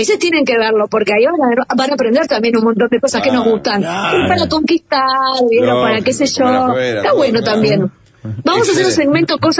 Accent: Uruguay; la otra mitad somos uruguayas.

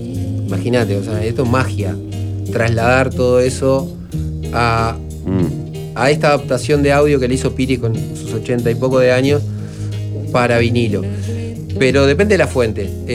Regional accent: Uruguay

